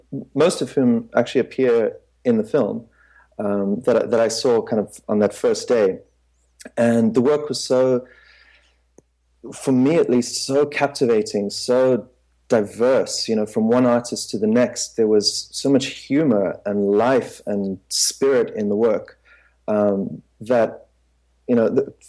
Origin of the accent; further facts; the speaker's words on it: South Africa; moved away as an adult; also born or lived in Dublin, Ireland; now in New York, United States; So, yeah, born and raised in South Africa. Moved to Dublin after I'd finished university. And then whilst I was living in Dublin, had the opportunity to finish my film school studies here in New York. So I've been based in New York ever since.